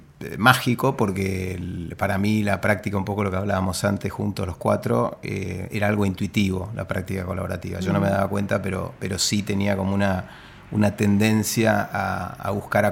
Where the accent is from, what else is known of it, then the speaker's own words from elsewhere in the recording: Cipolletti, Río Negro, Argentina; yo nací en Cipolletti y me vine acá, hice la escuela primaria pública allá y vine a la secundaria a estudiar con mis hermanos que eran más grandes. Y hice la secundaria en el colegio Champañá